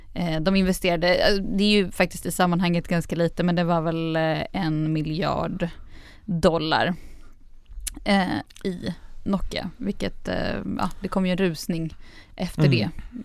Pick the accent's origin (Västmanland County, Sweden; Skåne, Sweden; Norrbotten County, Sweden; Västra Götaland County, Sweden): Västmanland County, Sweden; Västerås; Alltså, jag är från Västerås, så att ingen tror att jag är liksom...